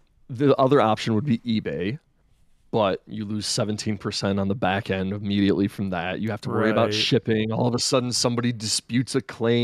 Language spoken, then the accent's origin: English; Flint, Michigan, United States; We're from Flint, Michigan.